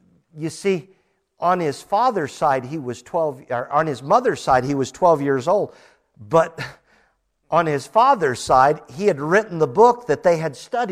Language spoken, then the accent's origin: English; Hammond, Indiana, United States; born there; I was born in Hammond, Indiana.